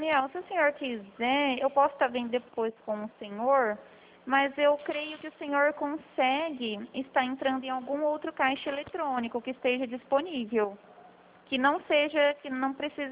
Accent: São Paulo, Brazil; eu sou do estado de São Paulo

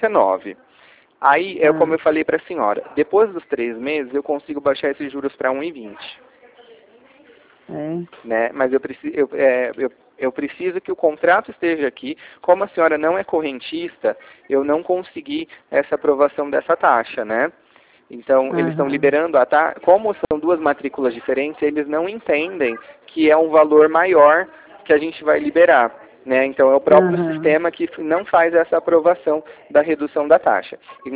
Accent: Ribeirão Preto, São Paulo, Brazil; now in Sertãozinho, Brazil; eu moro em Sertãozinho, mas eu sou daqui de Ribeirão

